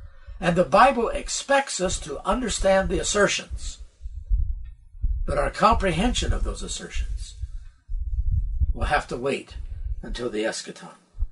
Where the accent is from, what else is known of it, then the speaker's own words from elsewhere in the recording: the South, United States; Well, I'm from the South, you know